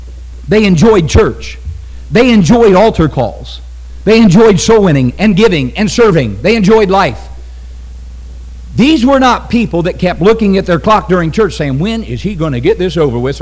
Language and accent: English; West Virginia, United States; You could just be a dumb old country boy like me and figure it out. I'm from West Virginia, the place of barefoot women and toothless men.